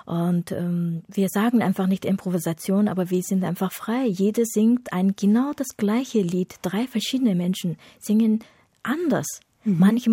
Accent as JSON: {"language": "German", "town": "Ordos", "region": "Inner Mongolia", "country": "China", "tie": "born or raised there", "said": "ich bin geboren und aufgewachsen in der Urdus-Steppe und das ist einfach bekannt als Meer der Lieder."}